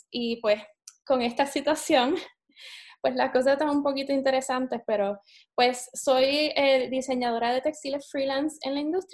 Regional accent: Mayagüez, Puerto Rico; Soy del pueblo de Mayagüez, nacida y criada. Estudié Bellas Artes en la Universidad de Puerto Rico, en el recinto de Río Piedras. Soy jerezana, me encanta.

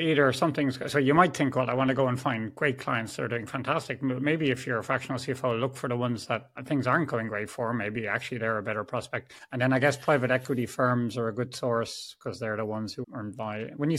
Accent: Ireland; But because I'm Irish, I just need to tell a joke and have a beer and everyone's happy, you know?

